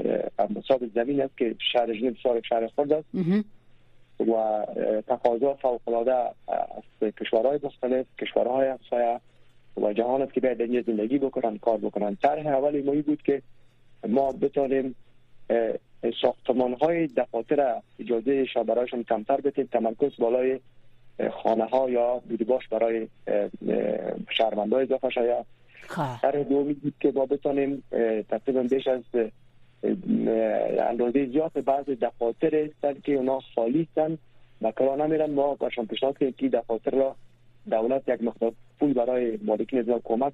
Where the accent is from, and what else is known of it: Afghanistan; now in Switzerland